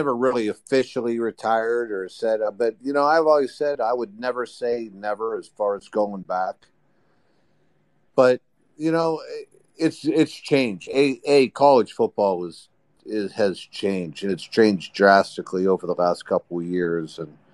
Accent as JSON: {"language": "English", "town": "Youngstown", "region": "Ohio", "country": "United States", "tie": "born or raised there", "said": "we grew up in Youngstown."}